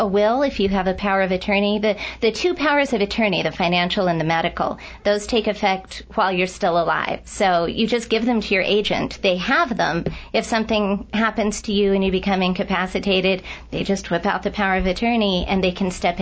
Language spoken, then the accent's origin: English; Prescott, Arizona, United States; I grew up here in the Prescott area, graduated from Bradshaw.